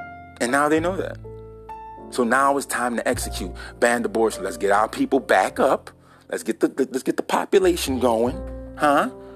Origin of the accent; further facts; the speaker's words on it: United States; And I say we because I'm an American.